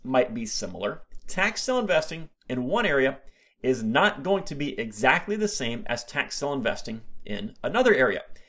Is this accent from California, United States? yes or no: no; Florida, United States; Listen, I'm from Florida. I've never dealt with snow on a regular basis